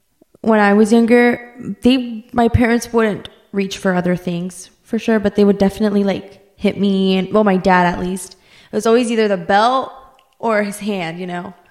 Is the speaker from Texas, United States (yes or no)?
no; Richmond, California, United States; I hope that everyone listening got a new perspective on what a life of a child growing up in Richmond, California was like.